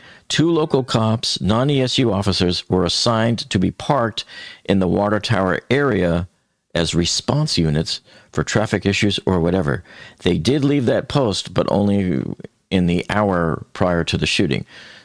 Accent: Boston, Massachusetts, United States; I'm from the Show Me State, even though I'm from Boston

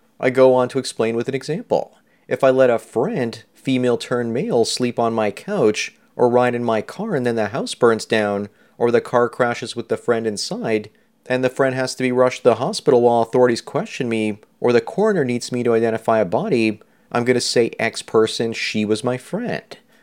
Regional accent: California, United States; I'm a black male in my mid-30s, growing up in Southern California, in a small mountain town, mostly white.

